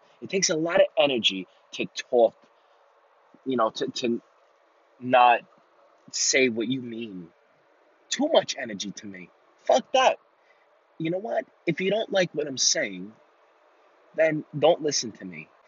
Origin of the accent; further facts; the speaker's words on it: Staten Island, New York, United States; I'm from Staten Island.